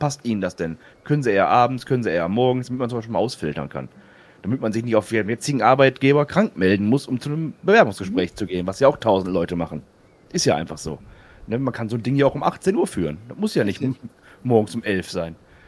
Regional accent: Duisburg, North Rhine-Westphalia, Germany; ich komme ja selber aus Duisburg

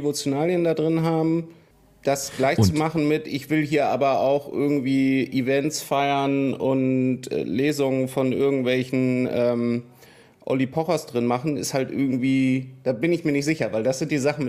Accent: Hausham, Bavaria, Germany; born there; Ich bin geboren 1981 in Hausham in Oberbayern.

